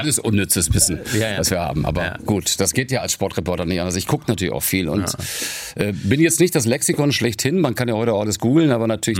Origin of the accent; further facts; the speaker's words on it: Melle, Lower Saxony, Germany; also born or lived in Celle; in Melle, da bin ich groß geworden, in Celle geboren, aber in Melle aufgewachsen, Niedersachsen.